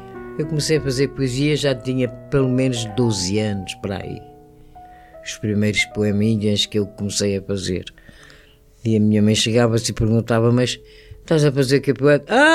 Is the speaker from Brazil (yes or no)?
no; Mozambique; now in Portugal; Sim, nasci e cresci em Moçambique. E depois estudei aqui em Portugal, depois voltei para Moçambique